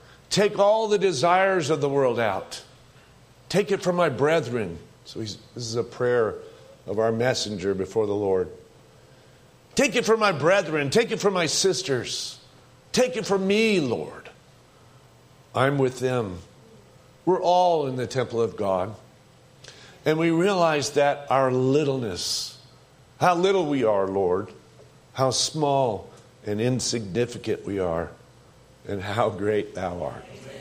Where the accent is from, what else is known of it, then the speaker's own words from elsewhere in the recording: United States; I'm an American.